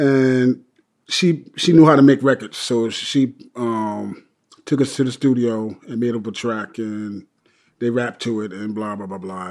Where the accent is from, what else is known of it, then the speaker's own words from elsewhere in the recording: Bronx, New York, United States; Well, in a way, I lived in the Bronx, then I moved to Queens, Hollis Avenue, and then my mother and father got divorced in the 70s. And then we went back to the Bronx